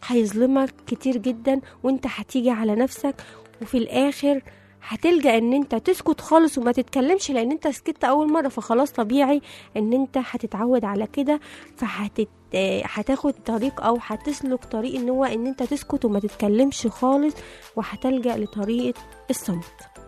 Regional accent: Egypt; ودول يعني كمصريين احنا مفيش اسهل من الطرق دي بنعملها.

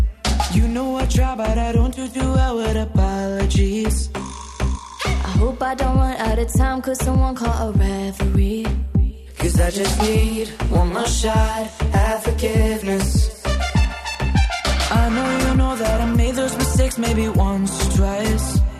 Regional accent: Egypt; ابتديت أنا كواحد مصري بعيد عن فكرة زي دي

